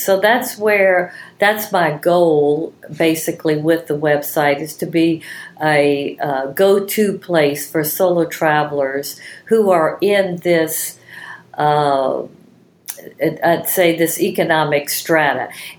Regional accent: Baton Rouge, Louisiana, United States; I'm from Baton Rouge, Louisiana.

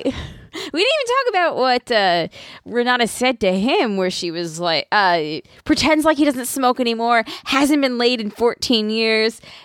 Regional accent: New York, United States; It is not. Like I said, I'm from Long Island. I know bad bangs.

